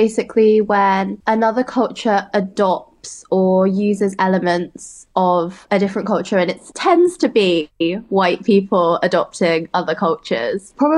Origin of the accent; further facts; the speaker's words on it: United Kingdom; I'm British Chinese, I'm cis, I'm non-disabled, and I'm straight.